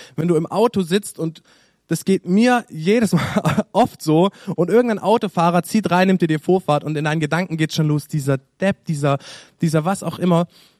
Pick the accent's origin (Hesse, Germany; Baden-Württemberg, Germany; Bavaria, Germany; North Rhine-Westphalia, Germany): Baden-Württemberg, Germany; Und das ist für mich als Schwabe besonders schwierig, das jetzt anzunehmen.